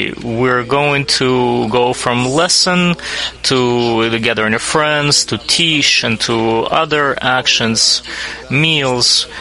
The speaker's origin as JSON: {"language": "English", "region": "Saint Petersburg", "country": "Russia", "said": "I'm from St. Petersburg, Russia. It's my first time in Israel for the Congress."}